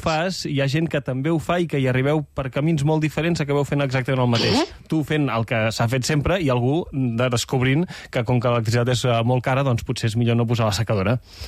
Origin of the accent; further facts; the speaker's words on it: Catalonia, Spain; Del Maresme.